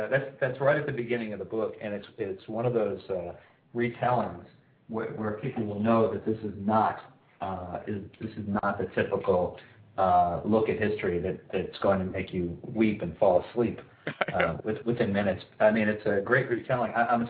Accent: North Brunswick, New Jersey, United States; I'm from North Brunswick, New Jersey. So I felt a little kinship there

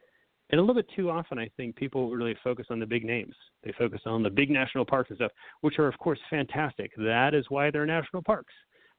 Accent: Massachusetts, United States; I grew up in New England.

